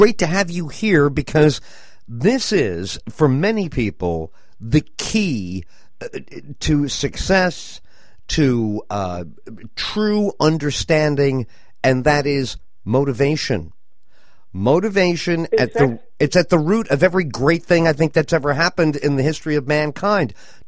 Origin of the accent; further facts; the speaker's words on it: New York, United States; I grew up in New York in the 60s, and I want to change the world.